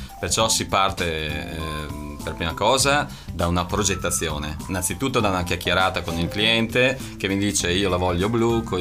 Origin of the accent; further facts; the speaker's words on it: Belluno, Veneto, Italy; non sono originario di Trento ma sono di Belluno originario